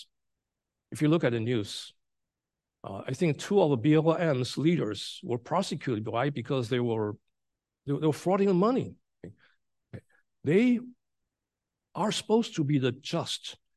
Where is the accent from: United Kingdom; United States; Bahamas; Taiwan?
Taiwan; People from Taiwan, actually, people from Taiwan, I'm from Taiwan, okay.